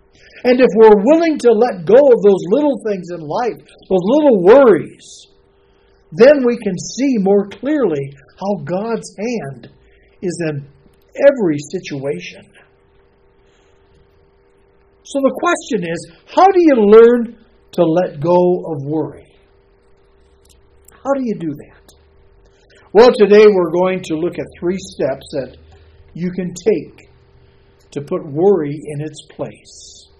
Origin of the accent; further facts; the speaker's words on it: Detroit, Michigan, United States; Growing up in Detroit, we had this Jewish couple, the Mosses, living on the northern side of our house.